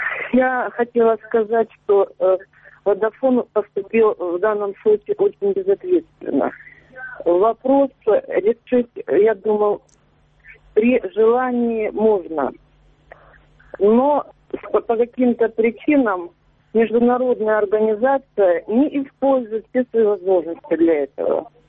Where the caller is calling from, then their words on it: Donetsk Oblast, Ukraine; Донецкая область.